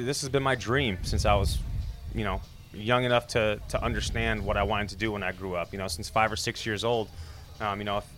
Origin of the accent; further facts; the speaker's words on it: Chicago, Illinois, United States; I grew up a Chicago sports fan. You know, I've lived in Chicago my entire life, born and raised.